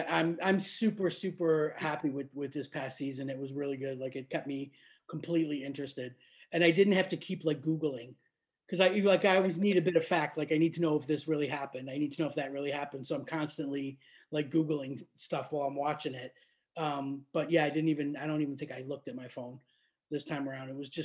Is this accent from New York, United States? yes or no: yes; Niagara Falls, New York, United States; I grew up in Western New York in Niagara Falls